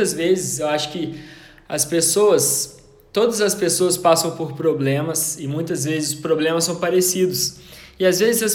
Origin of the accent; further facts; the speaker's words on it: Belo Horizonte, Minas Gerais, Brazil; born there; now in Betim, Brazil; tenho 26 anos, sou nascido em Belo Horizonte, Minas Gerais, moro numa cidade da região metropolitana de BH, Betim